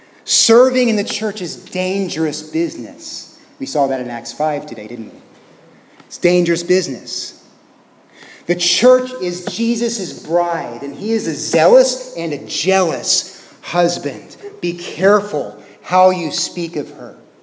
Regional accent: United States; I mean, I'm American.

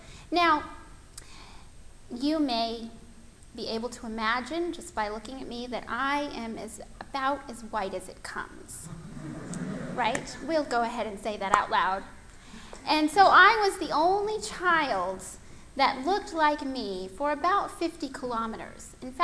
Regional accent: United States; also born or lived in England / Mali; are American, and I hold an American passport. I can say that I am American.

